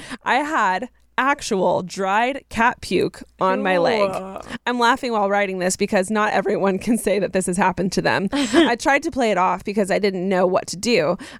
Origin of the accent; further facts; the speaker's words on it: Wisconsin, United States; And I'm from Wisconsin.